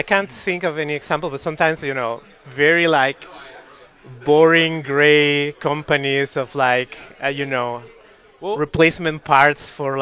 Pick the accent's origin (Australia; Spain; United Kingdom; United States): Spain; Murcia, Region of Murcia; I used to be a big supporter of my hometown's team, CB Murcia, but this awful ultra Catholic university bought the team.